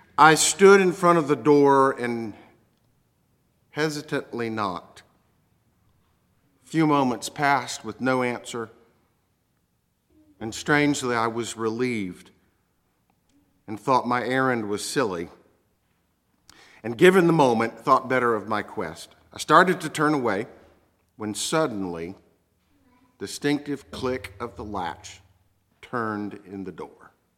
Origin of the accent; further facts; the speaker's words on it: Orlando, Florida, United States; I had reason to be down in Orlando, my hometown, on school business. And whenever I get close to the old neighborhood where I grew up in the 60s and 70s, well, I make a point of driving through.